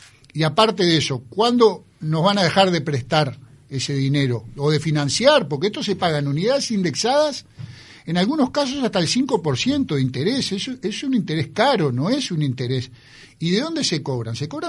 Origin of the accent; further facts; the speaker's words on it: Canelones, Uruguay; como canario tenemos que saber venderlo